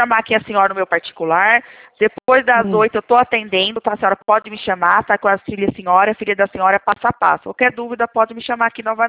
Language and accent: Portuguese; Leme, São Paulo, Brazil; Eu sou aqui também aqui de Leme, viu?